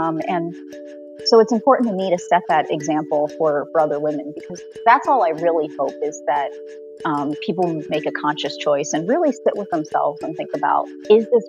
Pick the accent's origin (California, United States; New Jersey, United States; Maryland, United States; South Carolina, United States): New Jersey, United States; now in Portland, United States; I grew up in rural New Jersey on the East Coast of the U.S.